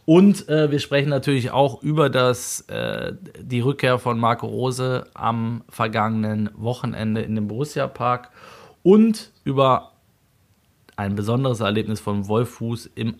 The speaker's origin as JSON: {"language": "German", "town": "Kalkar", "region": "North Rhine-Westphalia", "country": "Germany", "tie": "born or raised there", "said": "Hallo, grüezi, bonjour und guten Abend aus Alt-Kalkar, meiner Heimat"}